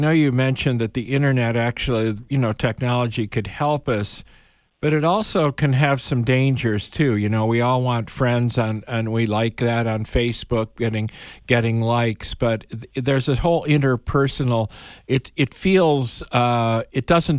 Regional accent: Illinois, United States; moved away; where I grew up in Illinois on the North Shore of Chicago, the homes were fairly close together.

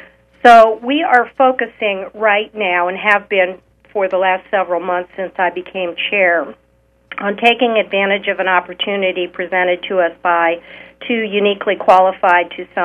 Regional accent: Boston, Massachusetts, United States; I grew up in Boston.

